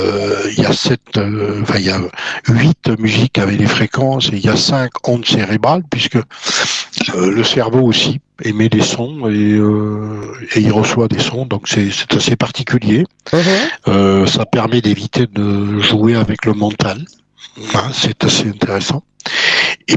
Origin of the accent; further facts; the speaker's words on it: Sénergue, Occitanie, France; j'ai commencé tout simplement gamin dans l'église de mon village natal, il s'appelle Sénergue dans l'Aveyron, c'est tout à fait paumé de chez paumé